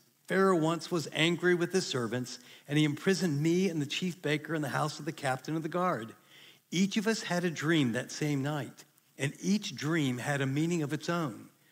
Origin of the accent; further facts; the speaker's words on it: Ohio, United States; I wanted his job. I grew up in Ohio, or maybe Coach Z.